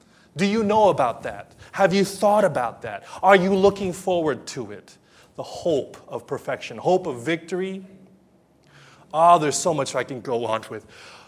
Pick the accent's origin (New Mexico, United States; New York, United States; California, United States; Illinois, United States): California, United States; Los Angeles; We're going to go there in May, and I'm from Los Angeles, and in Los Angeles is the home of the Mickey Mouse, Disneyland.